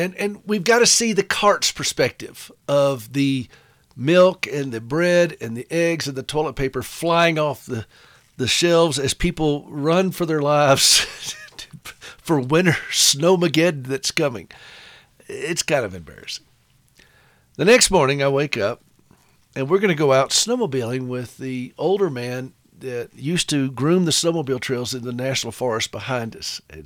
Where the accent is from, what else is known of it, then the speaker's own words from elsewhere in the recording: South Carolina, United States; And but where I grew up in South Carolina, snow was a weird novelty.